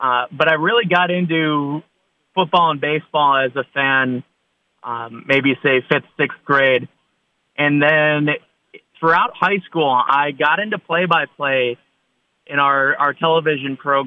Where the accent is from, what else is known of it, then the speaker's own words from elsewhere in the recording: Mokena, Illinois, United States; So my hometown would probably be Mokena, Illinois. I lived there from fifth grade through post-college. So south suburb of Chicago, lived around the Chicago area most of my life before college.